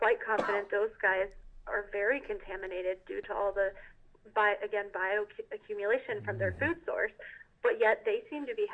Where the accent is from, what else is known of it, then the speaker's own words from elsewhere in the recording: Southeast, United States; I come from the East Coast and the Southeast, where a lot of people dive.